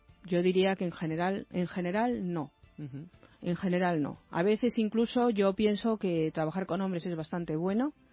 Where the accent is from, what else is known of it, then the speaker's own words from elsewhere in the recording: Spain; como somos españoles y hemos trabajado juntos aquí